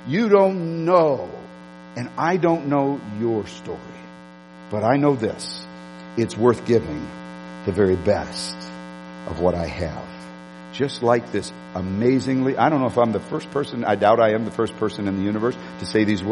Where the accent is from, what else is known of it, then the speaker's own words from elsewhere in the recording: East St. Louis, Illinois, United States; born there; I was born in East St. Louis. Y'all, most of you know that. I didn't live there, but I was born in East St. Louis.